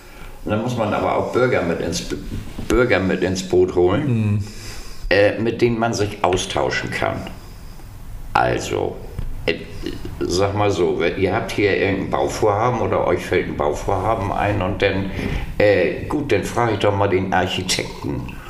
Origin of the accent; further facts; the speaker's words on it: West Germany, Germany; now in Wismar, Germany; ich bin ja nun seit Anfang 2008 hier in Wismar und es hätte halt als Wessi, es hat ein halbes Jahr gedauert